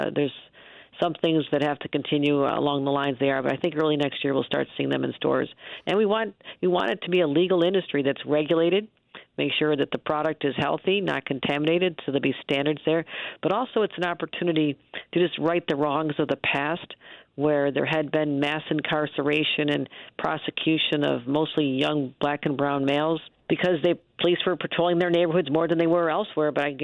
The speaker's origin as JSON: {"language": "English", "town": "Buffalo", "region": "New York", "country": "United States", "said": "I mean, I'm from Buffalo. It takes me 3 hours to get to Cleveland."}